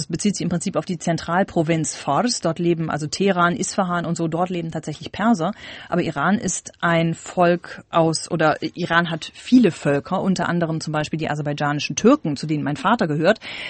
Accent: North Rhine-Westphalia, Germany; Ich bin in der Nähe von Köln aufgewachsen, 35 Kilometer von Köln entfernt. Und ich glaube, wir waren dort tatsächlich die einzigen Ausländer. Das ist so ein bisschen Einzugsgebiet Köln-Bonn. Ein Dorf, das sehr gute Infrastruktur hat, aber sehr wenig Einwohner.

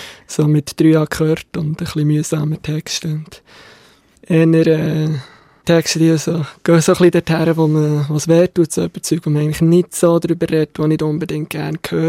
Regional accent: Gampelen, Bern, Switzerland; also born or lived in Biel; Also ich bin 32. Ich bin in Gampelen aufgewachsen. Das ist am Neuenburgersee. Zins in die Schule, Nachbardorf und dann schon gleich auf Biel gezügelt

